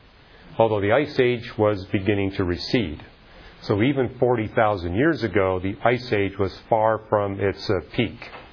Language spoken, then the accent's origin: English; Canada; I grew up in Canada. We're still seeing the end of the last ice age in Canada